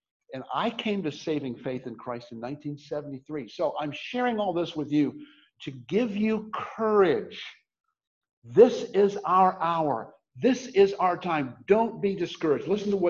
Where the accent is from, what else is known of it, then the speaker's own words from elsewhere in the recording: Canton, United States; because he knew that George Wallace was going to be speaking in my hometown in Canton.